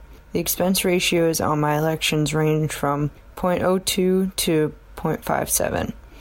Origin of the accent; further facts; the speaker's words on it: Hoboken, New Jersey, United States; I'm from Hoboken, New Jersey.